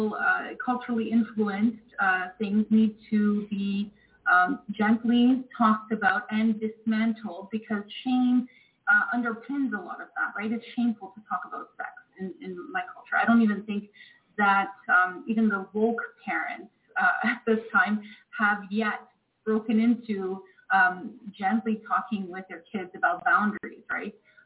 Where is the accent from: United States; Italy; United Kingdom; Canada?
Canada; What were you taught in school? I grew up mostly in Canada.